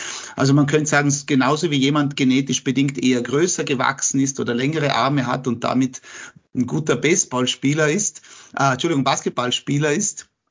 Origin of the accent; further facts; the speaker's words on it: Austria; Als Österreicher, die ja um 10 Plätze weiter vorne sind, nämlich auf Platz 14.